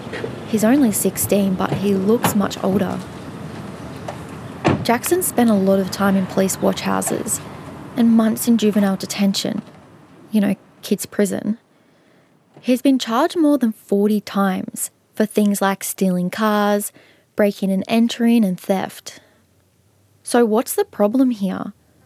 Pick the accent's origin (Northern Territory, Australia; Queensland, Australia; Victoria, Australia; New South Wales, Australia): New South Wales, Australia; Sydney; I'm a descendant of the Darawa people from the south of Botany Bay in Sydney, but I grew up in Sydney's northwest.